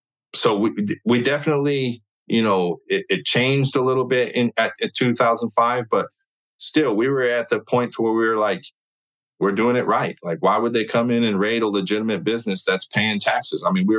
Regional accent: California, United States; Plus, like, I'm from California. Like, we don't do that.

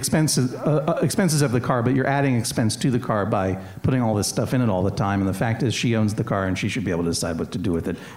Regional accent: New England, United States; but I'm from New England, that's a term of affection in New England now.

